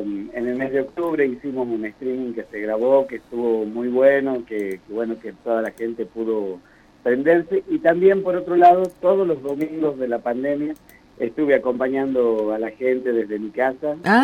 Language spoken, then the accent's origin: Spanish; Humahuaca, Jujuy, Argentina; born there; yo soy nacido en Humahuaca, en la ciudad histórica de Humahuaca, ya por la década del 70